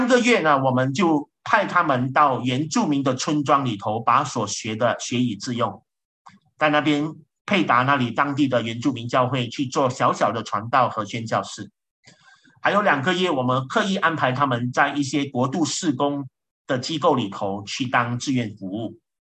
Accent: Malaysia; 如果我们有受中文教育的，我们就会像我这样，我们都精通中文的，但是我们也非常的熟悉马来文啊，这是我们的官方语言。

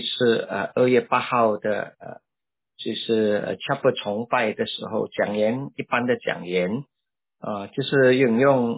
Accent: Malaysia; moved away as an adult; now in United States; 我是马来西亚人，那我在1993年到2018年，一共有25年在马来西亚

